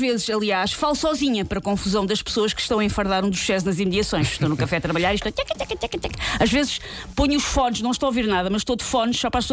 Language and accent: Portuguese; Mem Martins, Lisbon, Portugal; nascido e criado em Mé Martins.